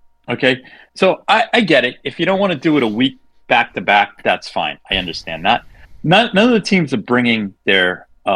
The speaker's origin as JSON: {"language": "English", "country": "Canada", "said": "I'm a Canadian"}